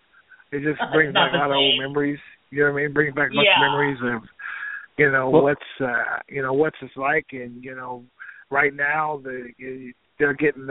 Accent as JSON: {"language": "English", "town": "San Bernardino", "region": "California", "country": "United States", "tie": "born or raised there", "said": "I grew up in San Bernardino. I grew up in San Bernardino"}